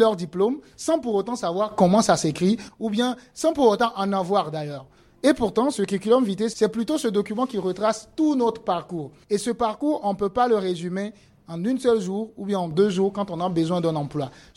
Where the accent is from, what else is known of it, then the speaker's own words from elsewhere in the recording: Niger; chez nous, au Niger